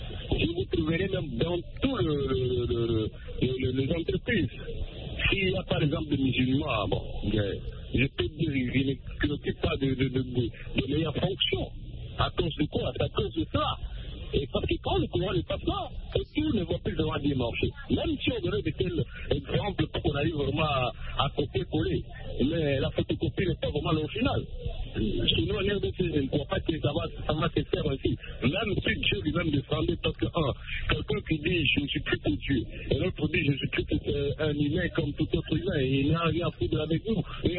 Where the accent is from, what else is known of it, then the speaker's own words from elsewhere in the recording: DR Congo; chez nous en RDC